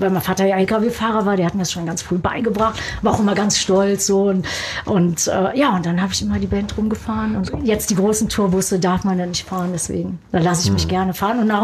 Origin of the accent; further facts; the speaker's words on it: Germany; now in United States; aber Deutschland ist immer noch so, meine Wurzel, meine Heimat.